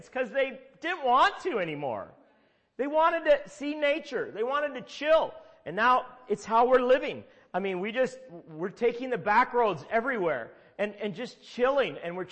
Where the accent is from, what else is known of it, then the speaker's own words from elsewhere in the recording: Minnesota, United States; I'm from Minnesota, so we don't play that, but these guys had taught me.